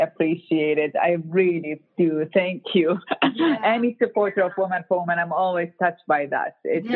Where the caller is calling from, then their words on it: New York, United States; New York.